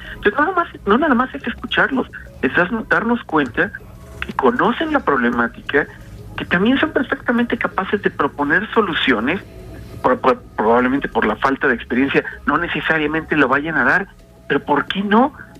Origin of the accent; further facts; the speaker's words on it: Mexico City, Mexico; born there; now in Morelos, Mexico; Yo nací en la Ciudad de México y por muchas razones me vine a Morelos